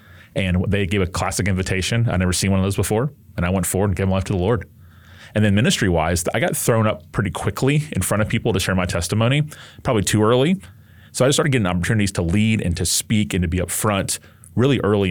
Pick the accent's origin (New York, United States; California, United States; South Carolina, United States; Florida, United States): Florida, United States; Tallahassee; I'm from Tallahassee, where I pastor now, and I was raised mainline Protestant